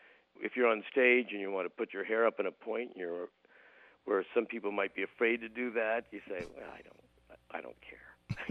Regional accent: Canada; I'm too private, I'm too Canadian

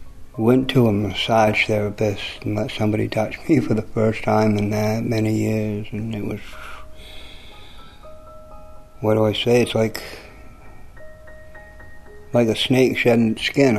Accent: Whitefield, New Hampshire, United States; I grew up in Whitefield, New Hampshire, right up beside Mount Washington.

